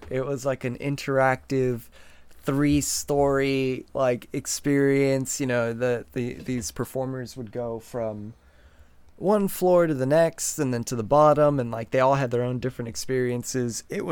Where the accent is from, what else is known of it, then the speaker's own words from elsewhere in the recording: Chicago, Illinois, United States; Look, babe, I'm going to show you my hometown.